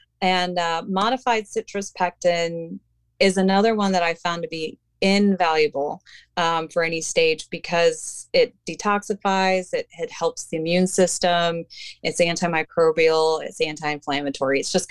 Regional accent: St. Louis, Missouri, United States; growing up in St. Louis, which has a lot of lead, there were lead smelters in St. Louis

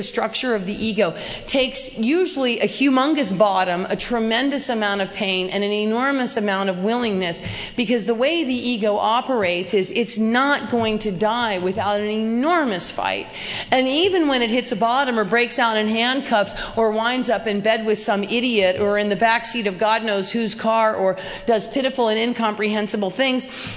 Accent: Claremont, California, United States; I come from an educated background. I grew up in Claremont, California.

